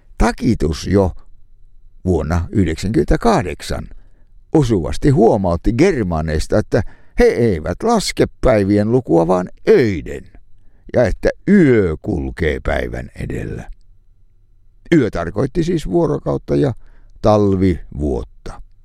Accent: Enonkoski, South Savo, Finland; born there; synnyin seudullani Enonkoskella.

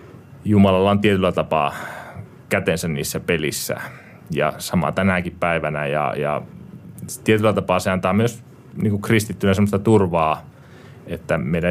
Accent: Northern Finland, Finland; tuun Pohjois-Suomesta

